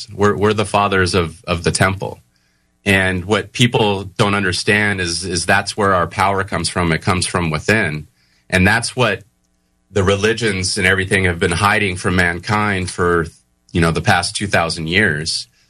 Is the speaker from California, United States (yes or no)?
yes; California, United States; I've been in fights and that kind of thing growing up in Southern California. in not the greatest of neighborhoods.